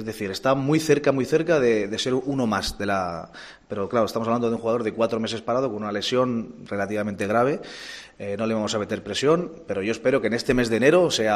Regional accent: Las Palmas, Canary Islands, Spain; no me condiciona porque yo soy de Las Palmas

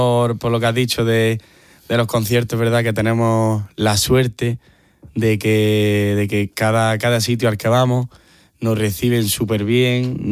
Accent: Andalusia, Spain; entre que somos de españoles y encima andaluces, pues es verdad que... Hablamos más rapidillo

